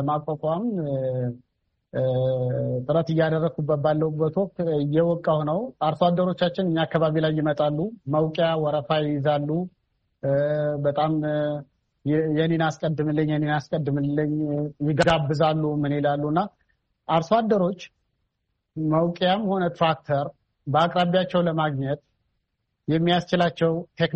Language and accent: Amharic; Anewari, Amhara, Ethiopia; መሬት ተከራይቼ ለአንድ ሄክታር ተከራይቼ እዛው ተወልጄ ያደግኩበት ከተማ አነዋሪ ከተማ